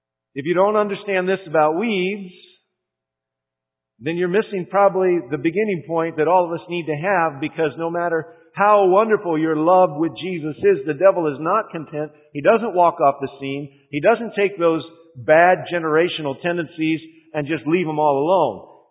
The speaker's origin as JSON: {"language": "English", "region": "Illinois", "country": "United States", "tie": "born or raised there", "also_born_or_lived": "Indiana", "said": "I'm from Illinois. I grew up in central Illinois. I moved to central Indiana to pastor. Now I'm in Michigan."}